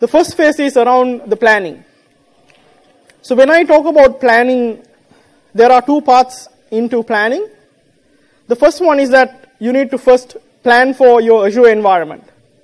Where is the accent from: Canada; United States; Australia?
Australia; Western Australia; so I'm from Western Australia, based in Perth.